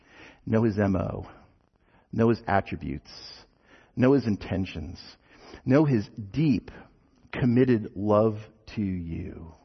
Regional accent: New Jersey, United States; Hey, I'm from New Jersey, so people say Newark

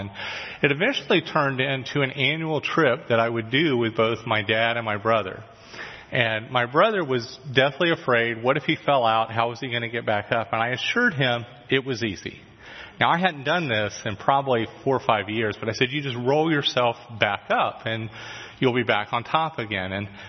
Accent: Florida, United States; I grew up in Florida. When you tell most people about that, they automatically assume that you live at the beach.

